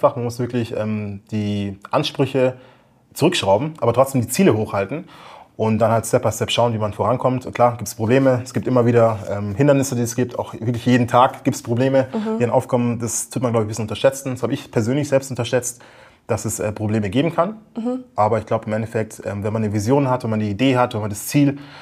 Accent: Munich, Bavaria, Germany; ich bin Münchner Kindl

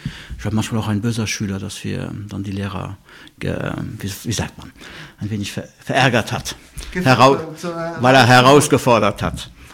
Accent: Luxembourg; accent: Moselle Franconian; German is a second language; moved away as an adult; now in Switzerland

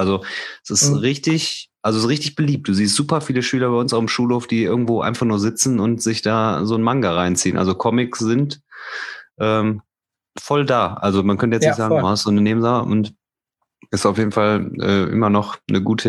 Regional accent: Remscheid, North Rhine-Westphalia, Germany; Ich bin aus Remscheid.

